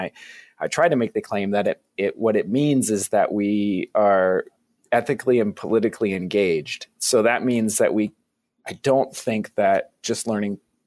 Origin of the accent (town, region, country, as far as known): Vermont, United States